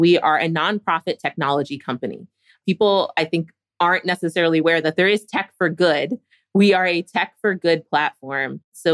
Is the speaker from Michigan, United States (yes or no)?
no; Philadelphia, Pennsylvania, United States; So I grew up in Philadelphia. I was good at math and science growing up.